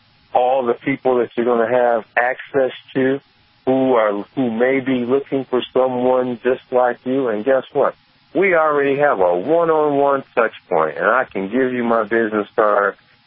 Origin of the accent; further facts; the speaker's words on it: Michigan, United States; Of course, I got my home state level organizations here in Michigan.